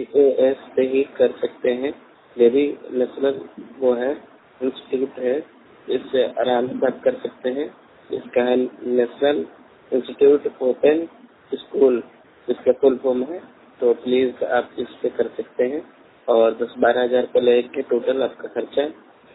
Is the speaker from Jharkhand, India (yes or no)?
no; Motihari, Bihar, India; now in Delhi, India; मैं बिहार के रहने वाला हूँ, मोतिहारी ईस्ट चंपारण, और मैं दिल्ली में रहता हूँ।